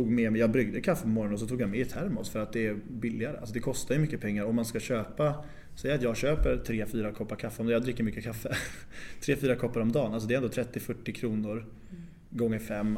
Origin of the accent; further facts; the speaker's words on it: Nacka, Stockholm County, Sweden; Jag född och uppvuxen i Nacka och alltså utanför Stockholm precis då.